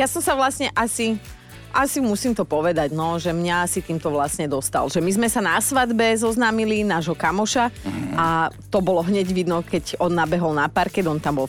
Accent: Borovce, Trnava Region, Slovakia; Ja som si hneď predstavila u nás v Borovciach panoptikum na zabave hodovej.

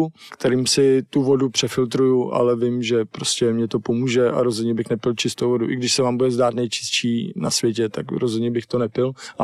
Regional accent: Prague, Czechia; accent: Prague; Jsem Čech, takže řeknu v Česku, jelikož jsem žil dlouho v Praze a mám jakoby jazyk pražský

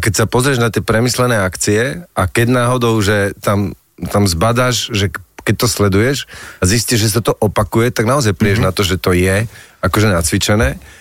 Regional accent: Michalovce, Košice Region, Slovakia; tak aj my s Miňom sme z Michaloviec, no čo?

